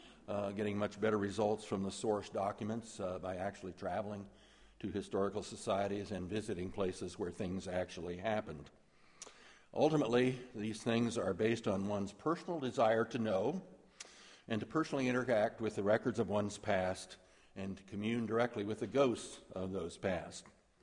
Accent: Great Plains, United States; I was known to tell stories about my life and experiences growing up in the Great Plains.

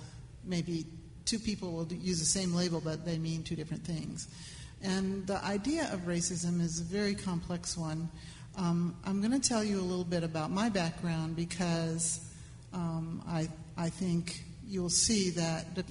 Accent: Argentina; also born or lived in Uruguay; I grew up in South America and Argentina and in Uruguay. And my parents, who were from New England and as white as can be

